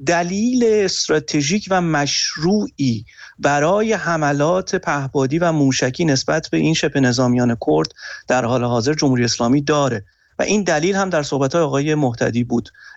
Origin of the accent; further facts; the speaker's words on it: Iran; بزرگترین نگرانی من به عنوان یک ایرانی این هست